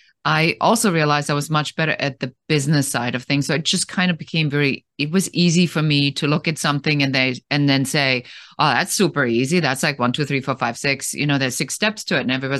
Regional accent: Germany; So I'm originally from Germany

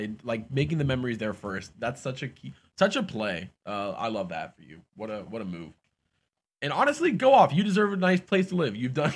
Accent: Cincinnati, Ohio, United States; now in Columbus, United States; We're all from Cincinnati here, and I moved to Columbus a few ye

